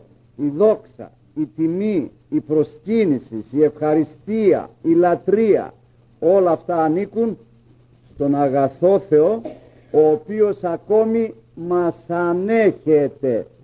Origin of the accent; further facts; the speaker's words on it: Greece; εμείς σαν Έλληνες στη γλώσσα μας